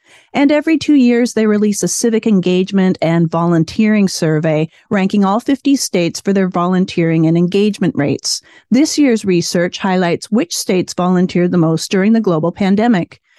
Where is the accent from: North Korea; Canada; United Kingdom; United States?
Canada; Well, I'm from Canada, so I do recall that.